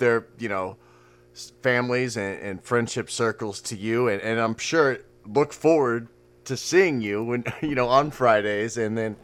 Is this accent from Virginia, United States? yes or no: no; Kansas City, Missouri, United States; I live in California. I grew up in Kansas City